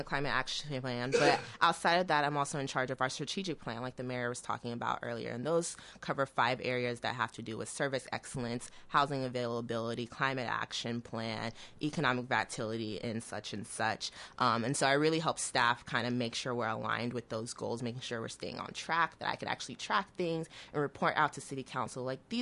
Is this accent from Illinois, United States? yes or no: no; Oklahoma, United States; also born or lived in Nigeria; But that's where I grew up. But that's not where I was born. I was actually born in a different country. I was born in Nigeria, immigrated here with my parents when I was six, and been here ever since. But I did go to college in Oklahoma.